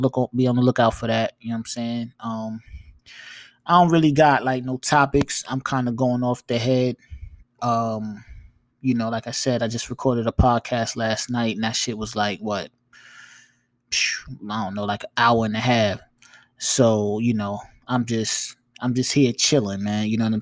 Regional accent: New York, United States; I'm a New Yorker that don't wear Tims.

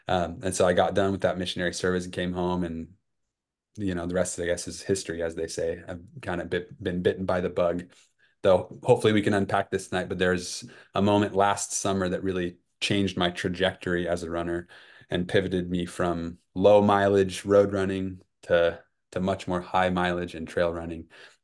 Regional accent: Rocky Mountains, United States; So I grew up actually mostly in the West, in and around the Rockies.

